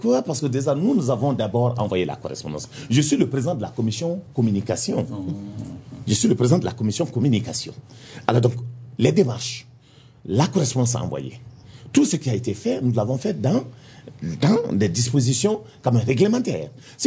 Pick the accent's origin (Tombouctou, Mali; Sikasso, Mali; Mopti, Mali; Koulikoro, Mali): Mopti, Mali; comme au nord du Mali, comme au centre chez nous, à Banka, c'est Banyagara